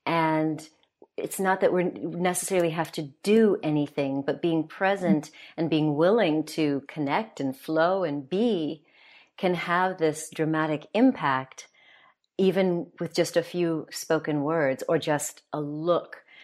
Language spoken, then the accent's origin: English; United States; And maybe it's because I'm an American and there's a lot of turmoil that that hasn't ended.